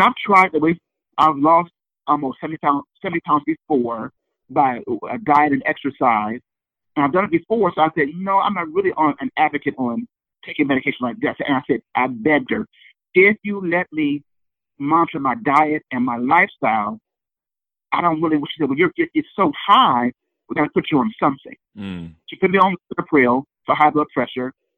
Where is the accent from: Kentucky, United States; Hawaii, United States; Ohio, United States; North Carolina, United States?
Ohio, United States; Cleveland; also born or lived in Dayton / Cincinnati; I was living my life in Ohio. I was born and raised in Cleveland.